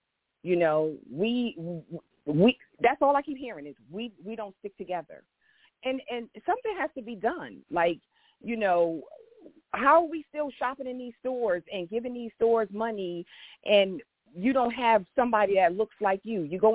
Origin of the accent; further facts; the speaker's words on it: Patterson, United States; I was born and raised in Patterson, went to the schools here in Patterson, and I'm now raising my children here in Patterson.